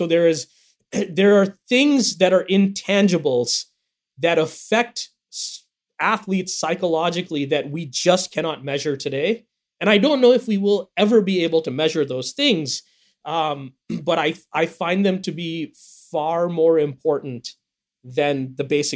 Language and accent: English; India; when growing up in India